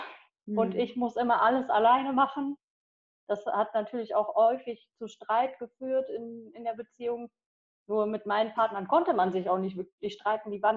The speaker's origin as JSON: {"language": "German", "town": "Ahaus", "region": "North Rhine-Westphalia", "country": "Germany", "said": "ich komme aus Ahaus. Bin 35 Jahre alt"}